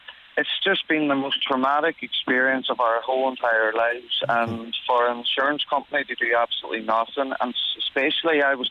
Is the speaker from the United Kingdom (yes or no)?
no; Ulster, Ireland; we can take the court papers to like Dublin or Donegal, we're originally from Donegal.